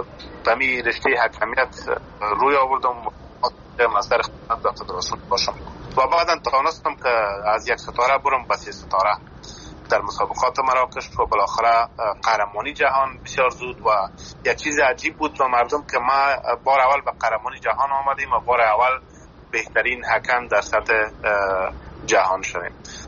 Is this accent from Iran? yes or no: no; Afghanistan; born or raised there